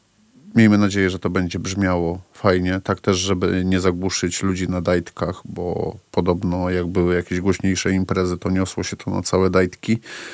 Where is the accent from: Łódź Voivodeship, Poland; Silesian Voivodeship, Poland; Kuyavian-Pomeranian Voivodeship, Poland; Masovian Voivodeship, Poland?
Silesian Voivodeship, Poland; ja jestem ze Śląska, nie? Nie wiem, mało kto wie, że ja jestem ze Śląska. Ja się tam urodziłem